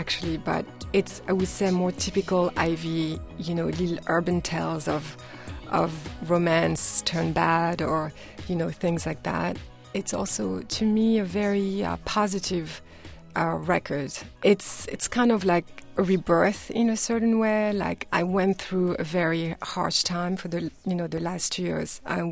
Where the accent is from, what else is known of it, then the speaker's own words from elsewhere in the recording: Paris, Île-de-France, France; for me, growing up in Paris, I remember the first 2 7-inch I bought